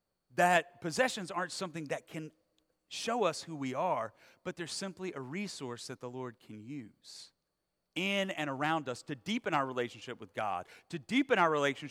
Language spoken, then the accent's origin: English; North Carolina, United States; My brother and I grew up in North Carolina.